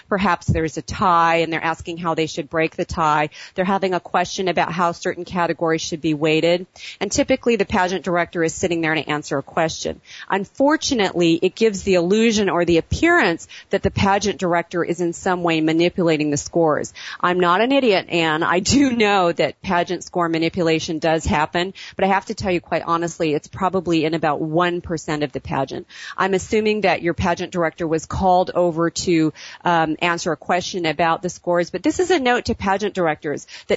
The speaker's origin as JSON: {"language": "English", "country": "India", "tie": "born or raised there", "lives_now": "California, United States", "said": "I'm from California, but I was born and raised in India, and it's always been my dream"}